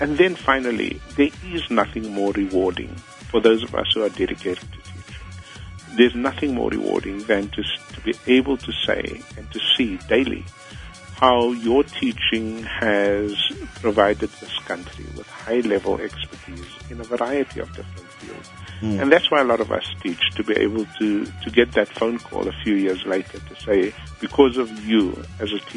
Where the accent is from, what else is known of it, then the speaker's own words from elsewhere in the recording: Cape Town, Western Cape, South Africa; I grew up on the Cape Flats like any other kid, you know, poor and avoiding gangs and all of that stuff.